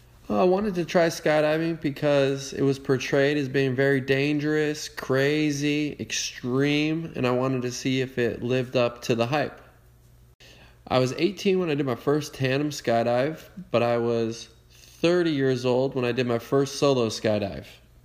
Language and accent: English; Palos Verdes, California, United States; Hey, Ella. … I'm 36 years old from Palos Verdes, California.